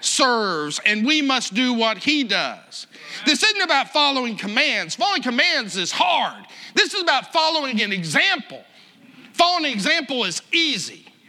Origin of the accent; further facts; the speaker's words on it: Ireland; I'm an Irishman. The Irish tell stories. Where I grew up, they believed that half of the lesson was telling the text.